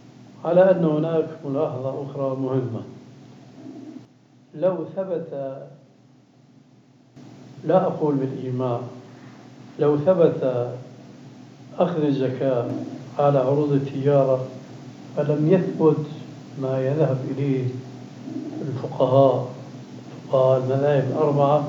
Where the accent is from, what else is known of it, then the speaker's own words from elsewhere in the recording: Syria; على كل حال عندنا في الشام في مثل هذا يقولون هذا الميت لا يستحق هذا العزاء.